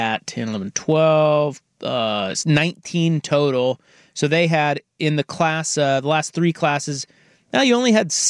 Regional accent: Kansas, United States; But, yeah, it's like me being used to tornadoes. I grew up in Kansas.

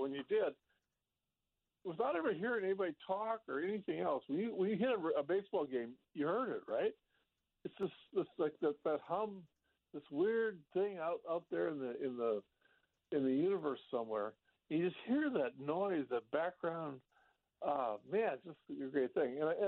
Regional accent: Cascade, Iowa, United States; I remember driving, you mentioned Dubuque, from Dubuque to my hometown of Cascade one night, in must have been 1969 or 70

